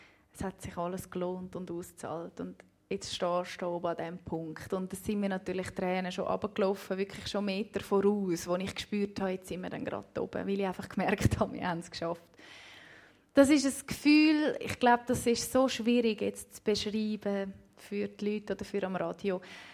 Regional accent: Benken, Basel-Landschaft, Switzerland; Ich bin dort, wo ich aufgewachsen bin, im Bänken, im linken Biet.

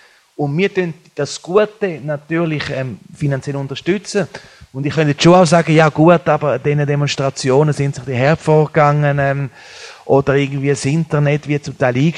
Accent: Switzerland; wie es bei uns in der Schweiz auch ist.

